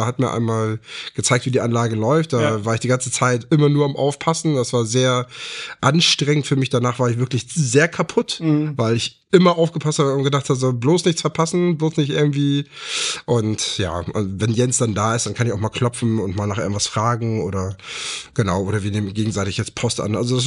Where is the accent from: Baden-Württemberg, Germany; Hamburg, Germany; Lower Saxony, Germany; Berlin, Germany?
Hamburg, Germany; Wilhelmsburg; weil ich komme ja auch aus Wilhelmsburg.